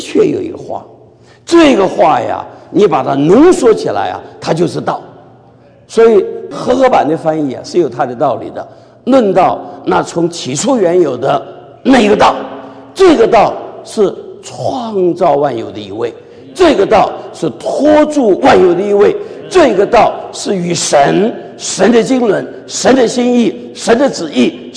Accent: Shanghai, China; 还有对我们上海人讲这个上海的馒头，其实就是包子嘛

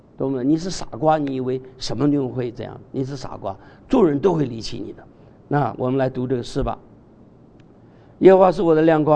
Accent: China; 这个亭子绝不是我们中国人的亭台楼阁

